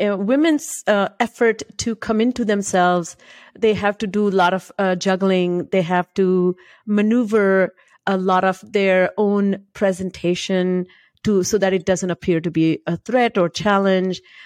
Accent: India; first language Marathi; English is a second language

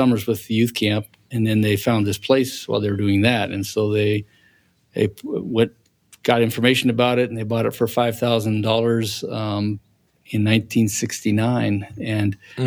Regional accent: Rocky Mountains, United States; I wasn't afraid of the mountains back then because I grew up in the Rockies.

